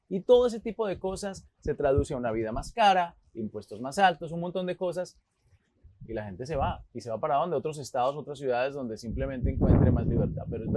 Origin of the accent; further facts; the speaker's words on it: Colombia; moved away; tú y yo salimos de Colombia, yo también como colombiano, y mencionaste algo importante, vimos una Colombia que muy sufrida